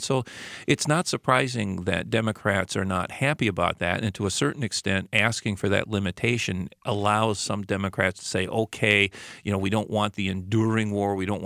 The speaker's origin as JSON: {"language": "English", "region": "Michigan", "country": "United States", "said": "Well, being that I'm originally from Michigan, you might think that I would agree with Stefan about Gerald Ford being from Michigan"}